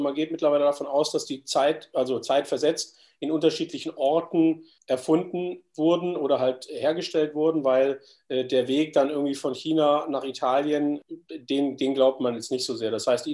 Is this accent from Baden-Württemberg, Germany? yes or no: yes; Baden-Württemberg, Germany; Also ich komme aus dem Badischen und da gibt es die klassischen Eierspätzle.